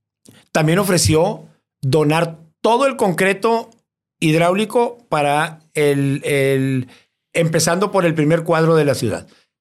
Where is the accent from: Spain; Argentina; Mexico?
Mexico; ¿Somos malos mexicanos?